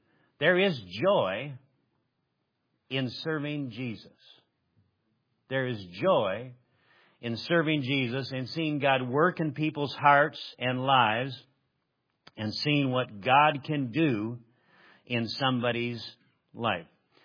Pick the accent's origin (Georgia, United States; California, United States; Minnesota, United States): Minnesota, United States; I don't know, in every little church dotted across the Midwest, Nebraska, where I grew up in Minnesota